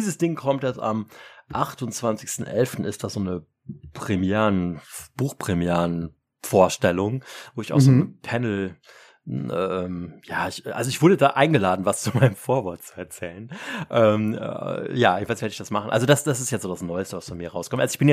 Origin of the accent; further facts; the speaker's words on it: Erftstadt, North Rhine-Westphalia, Germany; es gibt eine Erftstädter, wo ich herkomme, Schreibgruppe, die heißen die Kraniche.